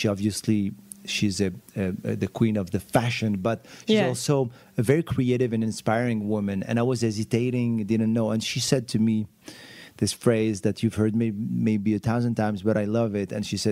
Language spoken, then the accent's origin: English; Morocco; I grew up in Morocco. I wanted to be a jazz musician.